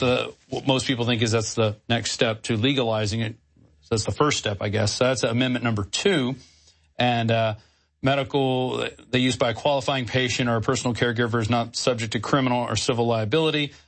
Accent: Lake Charles, Louisiana, United States; born there; And I lived in southwest Louisiana. I was born in Lake Charles, Sulphur area. Moved away for about 8 years, came back.

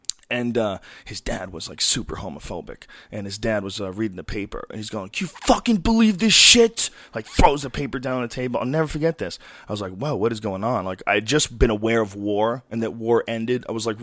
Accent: San Francisco, California, United States; And I grew up in San Francisco when I was a little kid from age 7 to 11.

